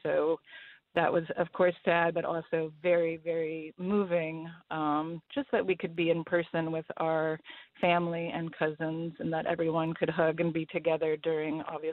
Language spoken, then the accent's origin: English; California, United States; We're from California, so we celebrate a little bit of everything, and I would say it's more sort of cultural than religious.